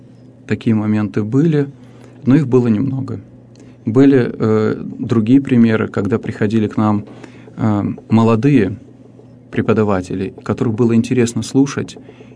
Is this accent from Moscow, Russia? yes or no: no; Stavropol, Stavropol Krai, Russia; Я родился в Ставрополе, там я учился, в школе, потом в педагогическом институте.